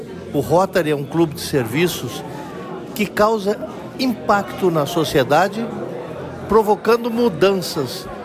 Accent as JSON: {"language": "Portuguese", "town": "General Câmara", "region": "Rio Grande do Sul", "country": "Brazil", "also_born_or_lived": "Roraima", "said": "Eu sou de General Câmara, aqui em Rio Grande do Sul, embora tenha estado um bocado de tempo fora do meu estado. Minha vida profissional foi feita em Roraima, né? Lá no norte do país. Mas estou há 22 anos de volta."}